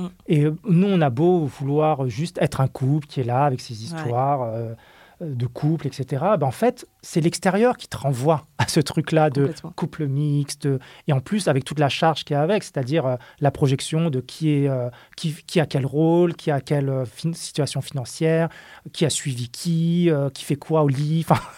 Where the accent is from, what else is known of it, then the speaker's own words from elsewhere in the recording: France; quand j'ai grandi en France dans les années 80-90